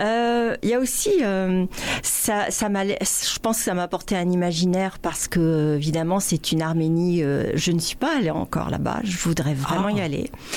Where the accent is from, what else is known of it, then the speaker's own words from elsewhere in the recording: France; moved away; Donc petit à petit j'ai redécouvert ça et ça s'est redéfini encore mieux quand j'ai immigré ici. J'ai compris que j'étais pas juste une Française.